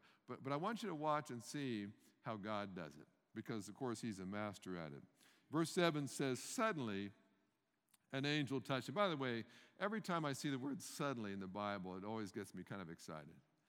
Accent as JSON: {"language": "English", "country": "Canada", "lives_now": "United States", "said": "I live in the South now. I came from Canada."}